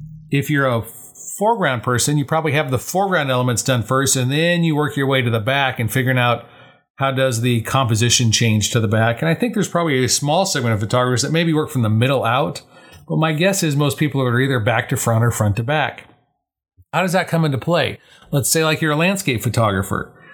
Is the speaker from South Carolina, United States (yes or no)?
no; Colorado, United States; I grew up in Colorado. We used to go to Red Rocks all the time.